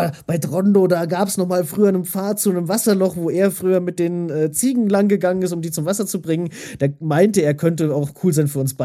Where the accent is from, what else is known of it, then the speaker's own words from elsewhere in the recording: Germany; also born or lived in Austria; ich habe vorher 16 Jahre in Österreich gelebt. Als Deutscher in Österreich